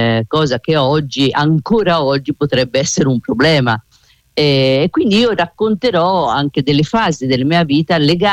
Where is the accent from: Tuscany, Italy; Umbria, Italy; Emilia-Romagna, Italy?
Tuscany, Italy; Scandicci; sono nata a Scandicci, quindi ho vissuto la mia infanzia, la mia adolescenza a Scandicci